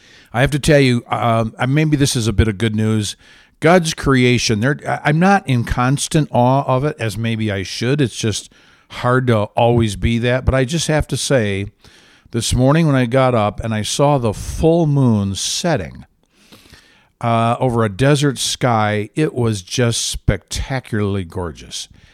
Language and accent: English; Michigan, United States; I grew up in Michigan. I grew up in the Lower Peninsula, which is generally Detroit Lion territory.